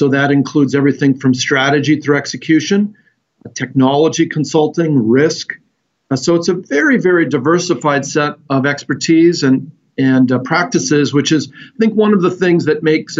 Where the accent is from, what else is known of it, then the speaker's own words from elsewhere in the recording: Wisconsin, United States; So I grew up in, I'm from the Midwest. I'm from Wisconsin. I grew up in a small town in Wisconsin